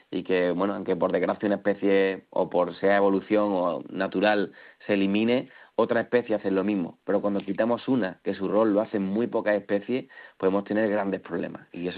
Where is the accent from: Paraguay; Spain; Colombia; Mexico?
Spain; Málaga, Andalusia; Yo que soy andaluz, malagueño y habito en ese mar de Alborán